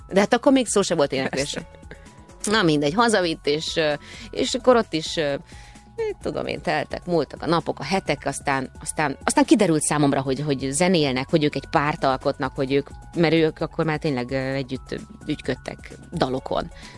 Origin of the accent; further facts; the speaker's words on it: Budapest, Hungary; Egy környéken laktunk. Zuglóiak vagyunk mind a hárman